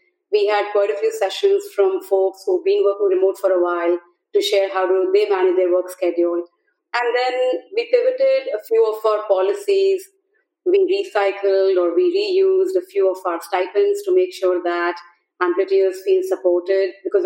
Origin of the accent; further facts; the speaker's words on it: India; I grew up in India